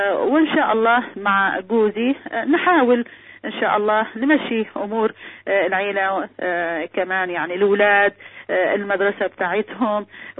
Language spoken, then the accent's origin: Arabic; Egypt; من مصر، متجوزة بقالي 10 سنين وعندي ولدين